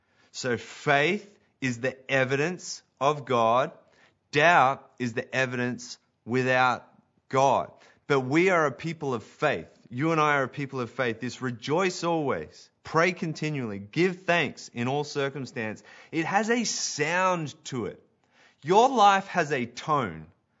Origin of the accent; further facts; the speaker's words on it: Australia; accent: Australian; now in Canada; The moment I talk, the moment things start coming out of my mouth and my Aussie accent, people ask me, like, oh, you know, what are you doing here?